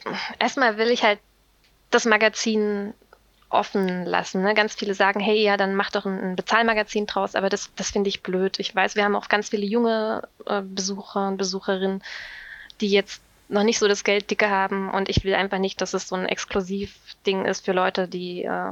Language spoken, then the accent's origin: German; Saxony, Germany; now in Bonn, Germany; Nee, ich komme aus Sachsen.